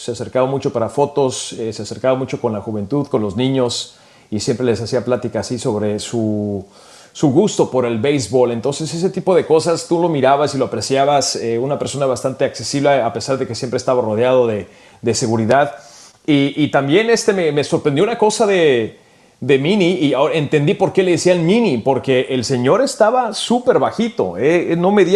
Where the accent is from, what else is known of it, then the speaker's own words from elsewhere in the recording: California, United States; born there; Yo soy de origen mexicano, nací en California, mis papás son inmigrantes de Michoacán.